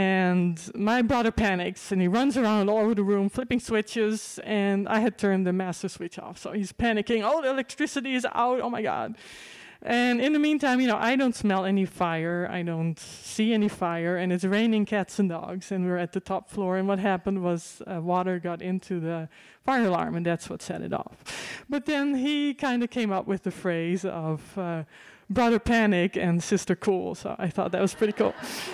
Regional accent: Netherlands; accent: Dutch; so my parents go back to the Netherlands, so now you know where my accent is from.

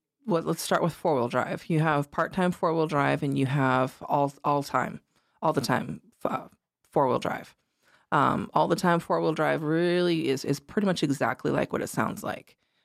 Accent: Alaska, United States; I've was born and raised in Alaska.

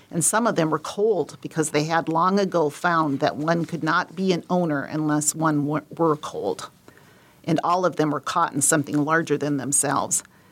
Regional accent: Midwest, United States; I grew up in the Midwest.

